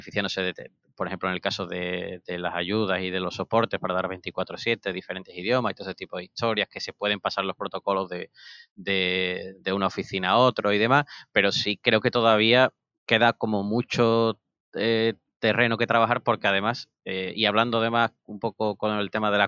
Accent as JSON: {"language": "Spanish", "region": "Andalusia", "country": "Spain", "said": "y más nosotros como andaluces"}